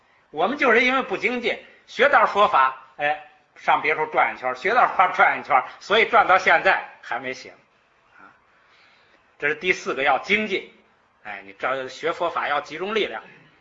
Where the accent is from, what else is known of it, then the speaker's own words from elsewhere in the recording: China; 我们中国人呢，这个智慧啊，它是有它的定义的。